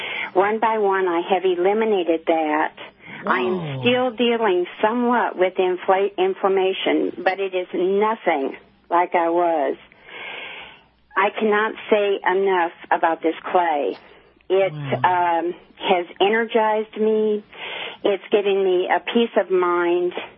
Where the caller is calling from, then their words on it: Fredericksburg, Texas, United States; I am calling you from Fredericksburg, Texas. I'm not too far from Perrier.